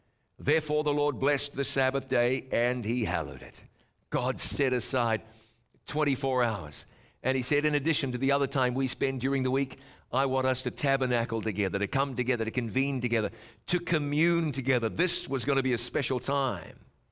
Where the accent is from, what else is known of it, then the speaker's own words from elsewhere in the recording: New Zealand; when I was just a kid and growing up in New Zealand, the speed limit was 30 miles an hour